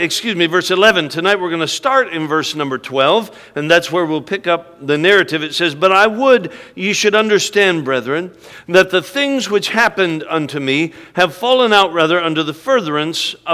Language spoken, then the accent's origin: English; Alaska, United States; I'm from Alaska, and we're inhibited.